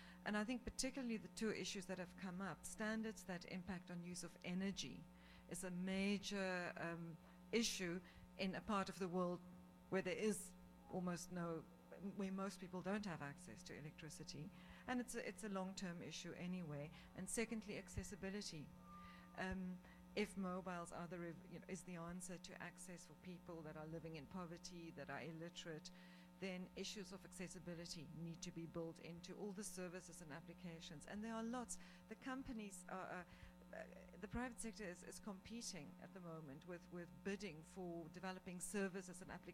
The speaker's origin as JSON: {"language": "English", "country": "South Africa", "said": "from South Africa, from APC."}